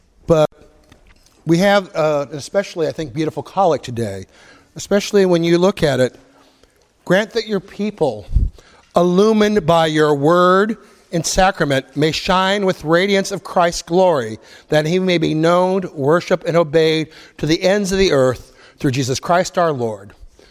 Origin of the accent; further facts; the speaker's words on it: Central City, Nebraska, United States; I grew up in Nebraska, and I grew up in a county called Merrick, which is pretty well central Nebraska, and the town I went to high school in and lived in was Central City